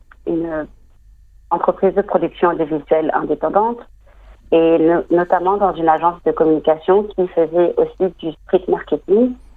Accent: France; born there; je suis née en France. Et mes deux parents sont nés au Bénin, raison pour laquelle j'ai aussi les origines béninoises.

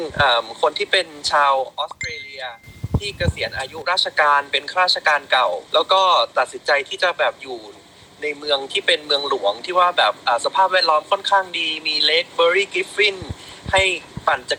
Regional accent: Bangkok, Thailand; ผมเกิดและโตอยู่ในกรุงเทพนะครับตลอดชีวิต

